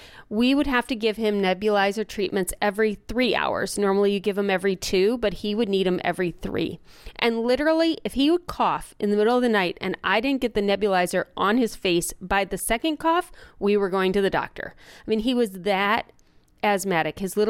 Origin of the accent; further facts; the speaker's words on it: Akron, Ohio, United States; Well, we lived in Cincinnati, Ohio, and I grew up in Akron, Ohio, so we would commonly drive back and forth, which was a 4-hour drive.